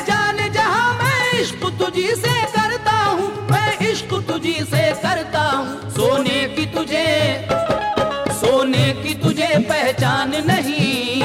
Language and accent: Hindi; Budaun, Uttar Pradesh, India; और अव्वल तो मैं मुरादाबादी हूँ ही नहीं, मैं बदायूं का रहने वाला हूँ।